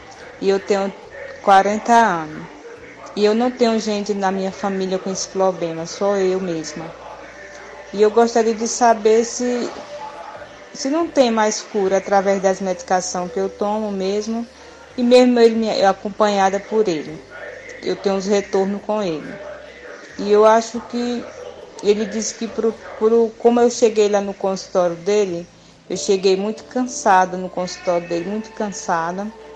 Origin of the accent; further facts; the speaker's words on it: Barbalha, Ceará, Brazil; sou aqui de Barbalha.